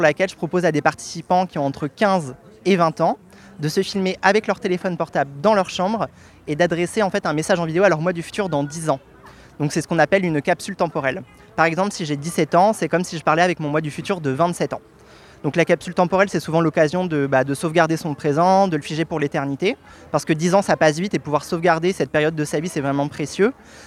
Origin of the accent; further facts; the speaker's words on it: Brittany, France; moved away as an adult; now in Paris, France; j'ai 32 ans et je suis un artiste vidéaste français. Donc je suis originaire de Bretagne et ça fait une dizaine d'années maintenant que je vis à Paris.